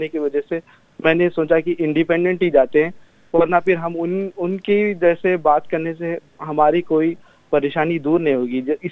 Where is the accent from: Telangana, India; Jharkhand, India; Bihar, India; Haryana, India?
Telangana, India; Hyderabad; now in Melbourne, Australia; मैं जो हूँ इंडिया से हूँ, हैदराबाद से, और इस वक्त मैं मेलबर्न में हूँ